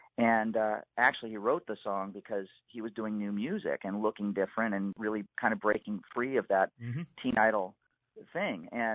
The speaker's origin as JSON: {"language": "English", "town": "Hollywood", "region": "California", "country": "United States", "tie": "born or raised there", "said": "We grew up in Hollywood, and that was really this hotbed of things that were happening in the late 60s."}